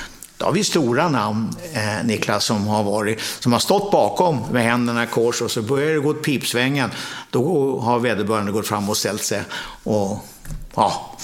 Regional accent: Nacka, Stockholm County, Sweden; Nacka är ju en rätt så bra kommun. Jag kommer ihåg när vi flyttade ut från Stockholm, för jag följde Stockholm 1948, då grät min mamma för att flytta ut på landet. Men det blev ju bättre. Jag gick i Nacka realskola

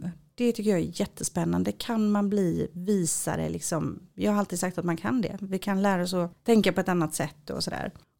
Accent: Sweden; Och då fattade jag det, att gud vad jag är svensk. Jag insåg verkligen att jag är jättesvensk.

